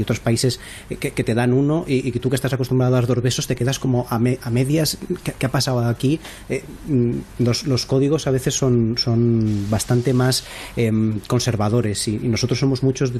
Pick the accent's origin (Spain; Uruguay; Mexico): Spain; cuando como españoles nos relacionamos con otros países europeos, ya no te digo con países más allá de lo que es la vieja Europa